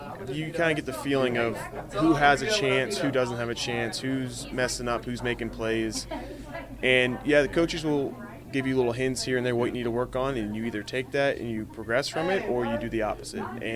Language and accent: English; Pittsburgh, Pennsylvania, United States; growing up in Pittsburgh, now I'm staying here.